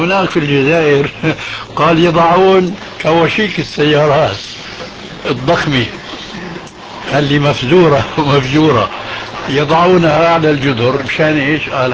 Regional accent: Syria; نحن نعرف عندنا في الشام

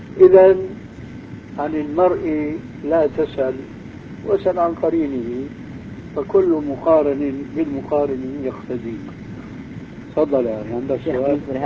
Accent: Syria; على مذهب العام عندنا في سوريا

